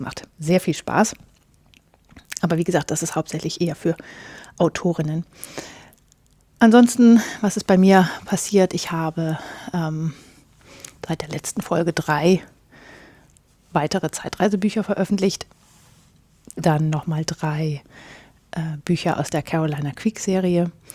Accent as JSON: {"language": "German", "region": "Northern Germany", "country": "Germany", "said": "Ja, ich komme aus Norddeutschland."}